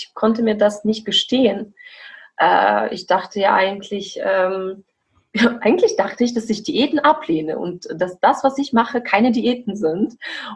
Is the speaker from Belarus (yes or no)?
yes; Belarus; now in Germany; ich komme aus Weißrussland und bin jetzt seit fast 8 Jahren hier in Deutschland.